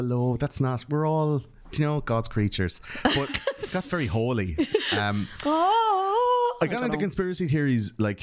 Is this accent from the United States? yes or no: no; Ireland; born or raised there